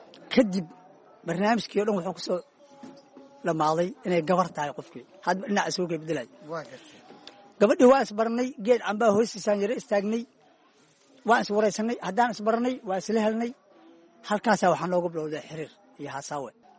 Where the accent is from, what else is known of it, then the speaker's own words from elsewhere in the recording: Lower Juba, Somalia; also born or lived in Galguduud; aniga waxaan ku dhashay gobolka Galgaduud, gaar ahaan degmada Cawdaq. wallaahi niyow taariikh nololeedkayga dee intii Soomaaliya ay burburka ahayd umbaan dhashay. haddii Ilaahay ku simoogul yahay waxaan ku koray sida jubbada hoose ilaa iyo gobollada dhexe.